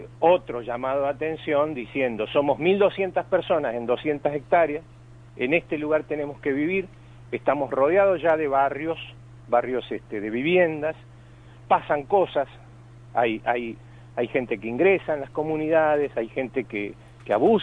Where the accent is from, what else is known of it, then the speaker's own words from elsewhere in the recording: Argentina; yo soy un argentino más como ustedes